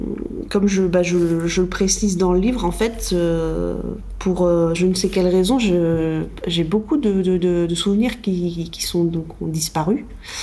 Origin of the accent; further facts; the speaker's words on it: Angers, Pays de la Loire, France; moi je suis originaire d'Angers, de la région d'Angers, donc au nord-ouest.